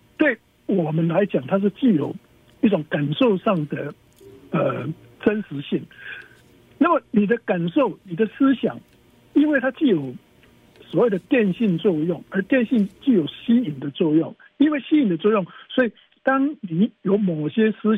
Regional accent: China; 尤其是你看我们中国人啊，过年期间呢

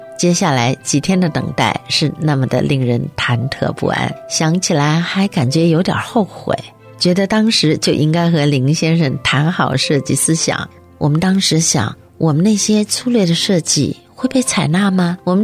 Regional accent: Shanghai, China; moved away as an adult; now in United States; 我来自于上海，1989年底来美国读书，从创业到返回中国到再次返回美国

